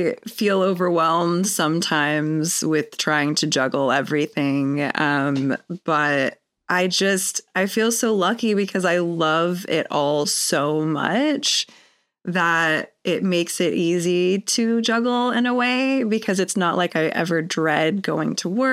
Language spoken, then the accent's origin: English; Frankfort, Kentucky, United States; I was born and raised in Kentucky in this city called Frankfort. It is the capital of Kentucky, but it's kind of a small town.